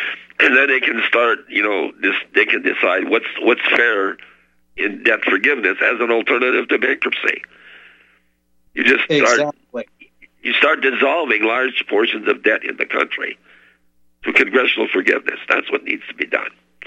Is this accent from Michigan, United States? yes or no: yes; Menominee County, Michigan, United States; also born or lived in Flint, Michigan; I was born in Flint, Michigan, and I was raised in Upper Michigan in Menominee County. Oh, just west of a little town called Kearney in Natal, Michigan.